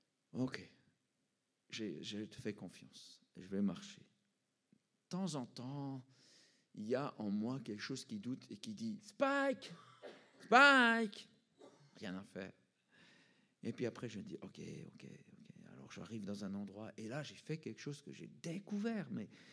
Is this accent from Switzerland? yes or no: yes; Switzerland; Parce que je viens de Suisse, c'est les commissions chez vous